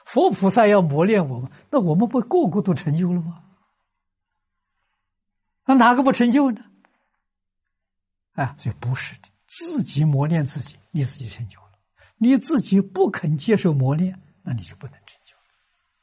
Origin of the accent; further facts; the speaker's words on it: China; 我们中国人叫明心见性